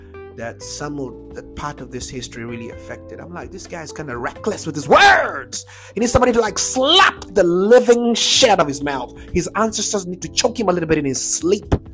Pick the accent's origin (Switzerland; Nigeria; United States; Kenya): Kenya; in Kenya, my home country.